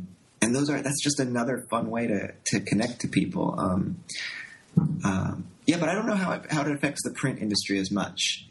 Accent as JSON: {"language": "English", "region": "Indiana", "country": "United States", "tie": "born or raised there", "said": "growing up in Indiana, I could draw comics to entertain my friends"}